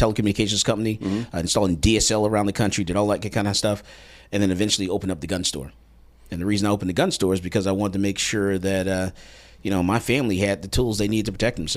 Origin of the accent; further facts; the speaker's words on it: Fort Lauderdale, Florida, United States; Originally from Fort Lauderdale, Florida.